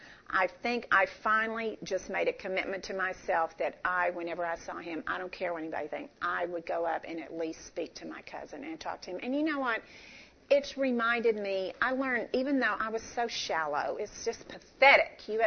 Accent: Austin, Texas, United States; I grew up in Austin. My family all lived there, and I had some cousins.

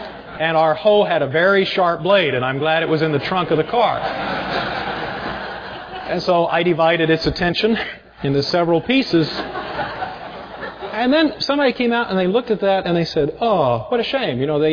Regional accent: Yuma, Arizona, United States; When I was growing up in Yuma, Arizona, there was a fellow who lived across the street from us who was a bully.

